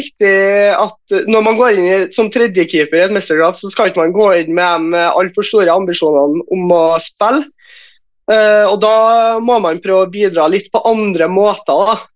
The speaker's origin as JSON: {"language": "Norwegian", "region": "Trøndelag", "country": "Norway", "said": "Ja, og så må du legge ved at jeg er trønder da."}